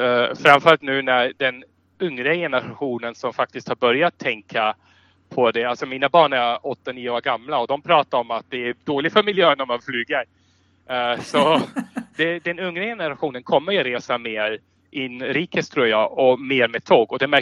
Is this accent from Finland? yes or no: no; Austria; Swedish is a second language; Ja, alltså tyska är ju självklart eftersom jag är österrikare.